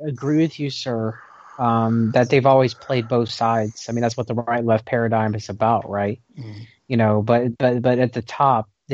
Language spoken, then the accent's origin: English; United States; I guess maybe because I'm American, I'm a little bit biased